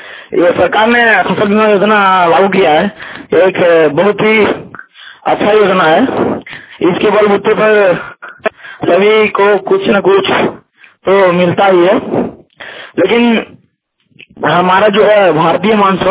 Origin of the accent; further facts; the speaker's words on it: Giridih, Jharkhand, India; ग्राम सटीवत पश्चिम पहाड़ी थाना रेंगाबाद जिला गिरिडीह का निवासी हूँ। मैं अभी वर्तमान समय में अभी मैं दसवां वर्ग का छात्र हूँ।